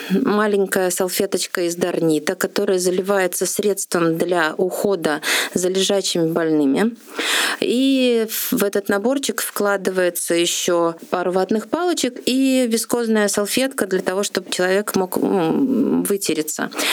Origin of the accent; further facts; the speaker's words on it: Ulyanovsk, Ulyanovsk Oblast, Russia; Потому что мне этот город близок, это мой родной город, я здесь родилась, я здесь выучилась, вышла замуж, родила старшего ребенка и потом только переехала в Мурманскую область.